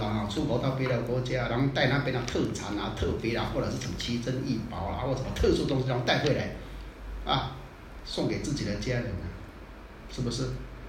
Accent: Taiwan; 我们台湾人叫行情的话，你这个人行情很不好。

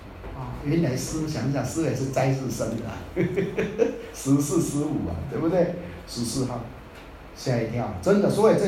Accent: Taiwan; 这一辈人都嘛。在台湾，那时候都很农业社会，还要喝牛奶，门都没有啊！那么有钱就喝牛奶，羊奶啊！我们都把是喝母奶长大的

